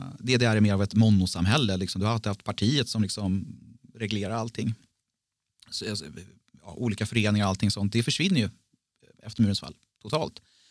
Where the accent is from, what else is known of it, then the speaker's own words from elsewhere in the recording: Sweden; Medan man som svensk liksom tittar och svarar, ja, det finns ganska stora likheter i mentalitet och så.